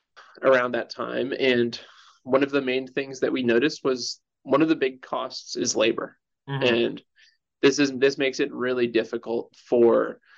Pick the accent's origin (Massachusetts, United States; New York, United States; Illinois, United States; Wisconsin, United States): New York, United States; Brooklyn; moved away as an adult; now in Colorado, United States; I grew up originally in Brooklyn, New York. And then after high school, I moved to Germany for a year